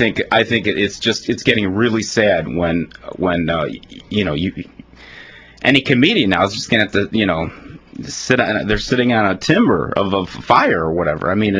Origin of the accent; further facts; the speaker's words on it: Riverside, Illinois, United States; I remember as a kid growing up in Riverside, which was had become quite a few Czech Americans lived in there.